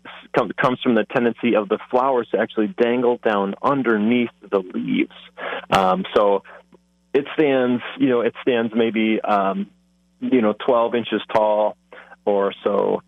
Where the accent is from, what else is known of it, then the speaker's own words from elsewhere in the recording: Michigan, United States; I'm originally from Michigan and worked in a similar capacity there for a number of years.